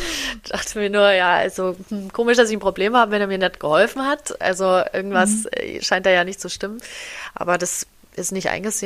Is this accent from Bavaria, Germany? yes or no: yes; Nuremberg, Bavaria, Germany; dass ich bis nach Nürnberg komme, wo ich herkomme, sondern eben in das nächste größere Krankenhaus